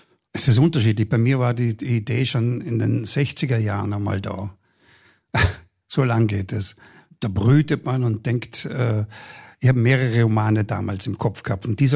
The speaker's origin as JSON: {"language": "German", "region": "Vorarlberg", "country": "Austria", "said": "aber ich gehe auf den Berg auf halt als Vorarlberger."}